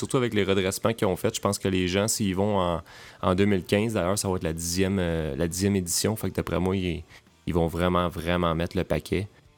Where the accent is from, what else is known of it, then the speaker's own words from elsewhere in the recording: Montreal, Quebec, Canada; Moi, je suis de Montréal, donc évidemment, c'est beaucoup plus proche.